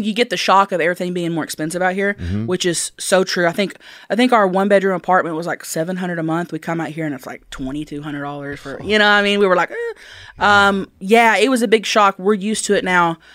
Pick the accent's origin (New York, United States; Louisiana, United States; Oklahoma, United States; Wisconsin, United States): Oklahoma, United States; Thackerville; Thackerville, Oklahoma.